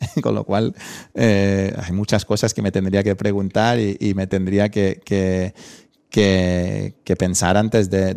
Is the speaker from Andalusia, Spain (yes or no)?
no; Balearic Islands, Spain; como buen mallorquín, pues me interesa el tema del turismo